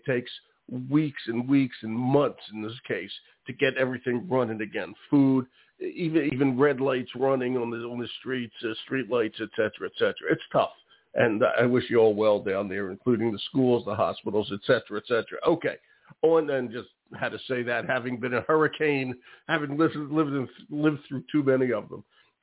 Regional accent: Philadelphia, Pennsylvania, United States; I'm from Philly, Robin. I know New Jersey.

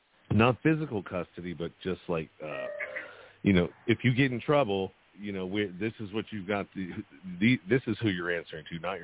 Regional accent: Pinole, California, United States; So I grew up in the Bay Area, in a little suburb called Pinole.

